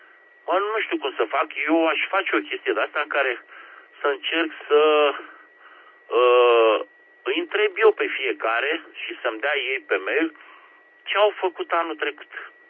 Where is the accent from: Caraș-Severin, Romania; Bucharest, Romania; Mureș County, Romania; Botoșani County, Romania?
Bucharest, Romania; că sunt bucureșteni de-ai mei, nu?